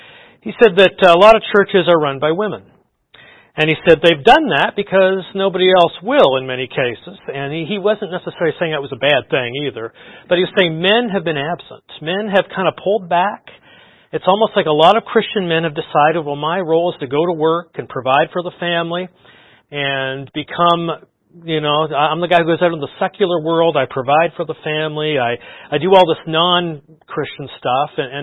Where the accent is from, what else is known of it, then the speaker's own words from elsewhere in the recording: Canada; as a Canadian boy growing up in the late 70s, early 1980s